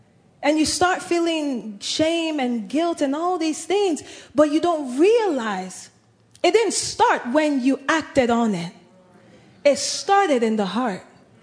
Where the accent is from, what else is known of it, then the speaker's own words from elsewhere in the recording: Nigeria; I'm Nigerian. In my country, sometimes in the movies